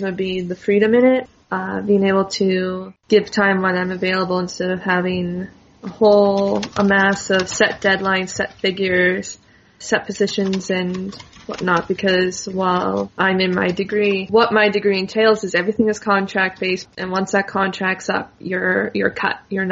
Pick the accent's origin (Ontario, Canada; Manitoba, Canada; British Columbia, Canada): British Columbia, Canada; I've only been living in the Okanagan 3 years. I grew up in the Kootenays, so.